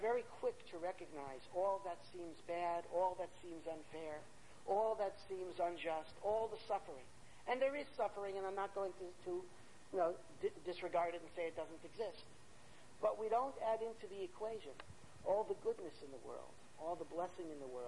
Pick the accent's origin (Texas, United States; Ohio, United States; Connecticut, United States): Connecticut, United States; Hartford; I grew up in Hartford, Connecticut